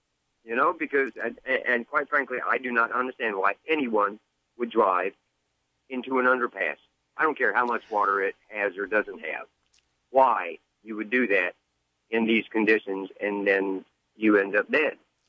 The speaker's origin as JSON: {"language": "English", "town": "Chicago", "region": "Illinois", "country": "United States", "tie": "born there", "said": "I was born in Chicago, so maybe I should go back to the Windy City."}